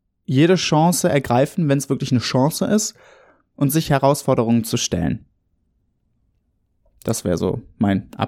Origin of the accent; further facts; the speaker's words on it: Cologne, North Rhine-Westphalia, Germany; Es tut mir leid, Köln. Tut mir leid, meine Heimat.